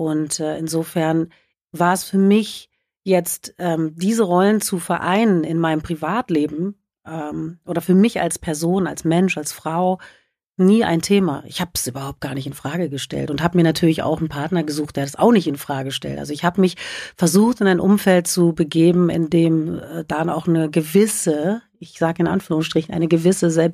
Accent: Berlin, Germany; Wir sind ja aus Berlin, wie gesagt

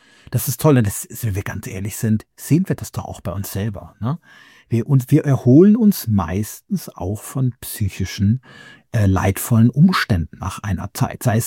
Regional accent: Rhineland, Germany; Ich komme aus dem Rheinland

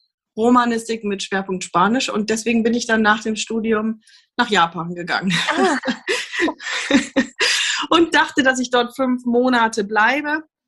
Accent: Göttingen, Lower Saxony, Germany; also born or lived in California, United States; ich bin aufgewachsen in Göttingen, bin da zur Schule gegangen, habe da Abi gemacht und bin nach dem Abi in die USA gegangen, nach Kalifornien.

